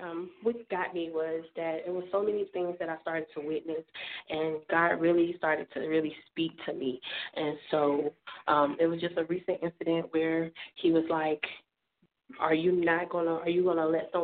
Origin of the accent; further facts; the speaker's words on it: Orangeburg, South Carolina, United States; Yes, so I am a native from Orangeburg, South Carolina.